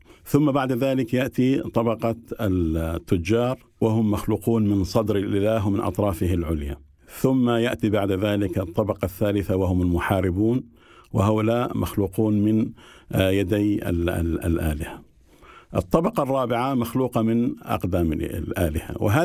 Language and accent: Arabic; India; Arabic is a second language; عندنا في الهند المجتمع متكون من 4 طبقات